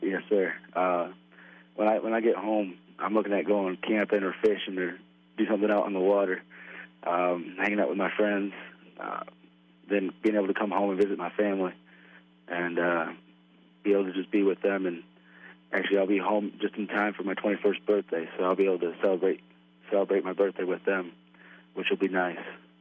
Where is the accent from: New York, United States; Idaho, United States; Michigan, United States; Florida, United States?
Michigan, United States; Greenville; I am from Greenville, Michigan. Yes, sir.